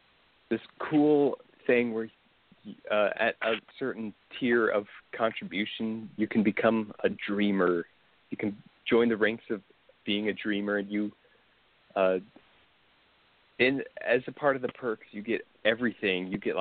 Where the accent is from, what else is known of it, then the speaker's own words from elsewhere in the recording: Kansas, United States; I do live in the Kansas City area. I grew up kind of outside of the Kansas City area, kind of in a more rural area of Kansas. But yeah, I've lived here almost a vast majority of my life.